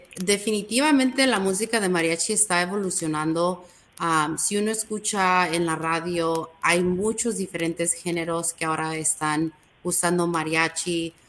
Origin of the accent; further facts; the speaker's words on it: United States; Pero también soy mexicoamericana, fui criada aquí en Estados Unidos.